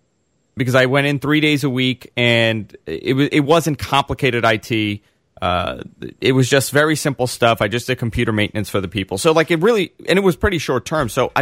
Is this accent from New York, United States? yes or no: yes; New York, United States; Growing up in New York, I listened to Howard religiously